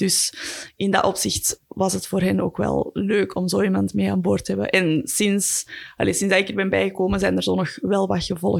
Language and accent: Dutch; Brasschaat, Flanders, Belgium; Ik kom zelf van Braschaat, dus dat was niet heel ver.